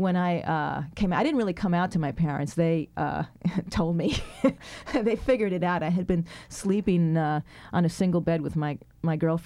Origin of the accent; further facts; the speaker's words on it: New York, United States; moved away as an adult; also born or lived in San Francisco; I grew up in New York, and Memory Tricks is set in New York in Latino teatro scene. But when I was old enough to run away from my parents, I did. I pretty much when I was 20, I moved to San Francisco.